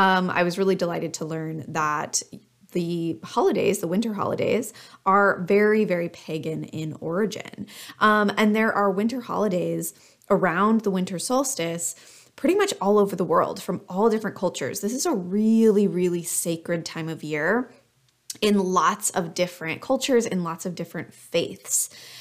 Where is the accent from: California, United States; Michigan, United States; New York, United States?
California, United States; as a Californian, that was definitely a very different experience than what I was accustomed to.